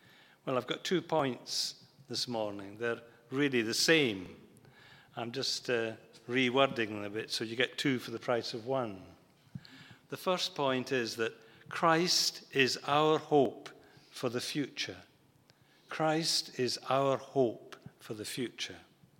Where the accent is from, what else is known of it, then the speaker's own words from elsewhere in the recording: Scotland, United Kingdom; which I didn't think, as a Scotsman, was really good value for money.